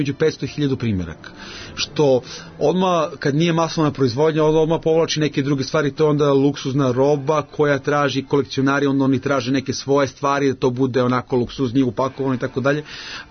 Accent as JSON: {"language": "Serbian", "town": "Leskovac", "region": "Southern and Eastern Serbia", "country": "Serbia", "said": "eto i kod nas u Leskovcu naša balkanska smotra najstrip autora, znači imamo u Srbiji"}